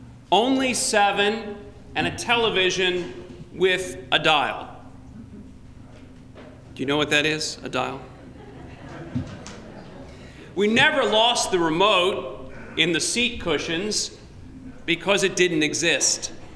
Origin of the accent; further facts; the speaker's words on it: New York, United States; When I was growing up on Long Island, we had 7 channels to choose from when watching television.